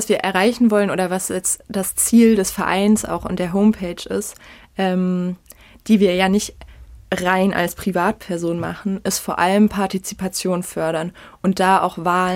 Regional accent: Baden-Württemberg, Germany; Ich komme unweit von Baden-Baden, Nähe Tübingen, bin ich aufgewachsen in einer sehr kleinen Stadt mit 2000 Einwohnern.

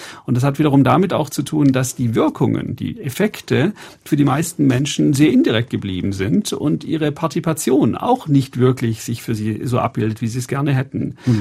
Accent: Germany; now in Netherlands; Ich bin Professor in den Niederlanden als Deutscher, der auch noch einen britischen Pass hat. Ich habe in Frankreich und in Italien gearbeitet.

